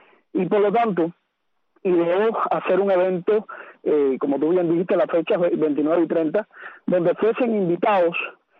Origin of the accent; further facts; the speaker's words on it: Cuba; tú sabes cómo somos los cubanos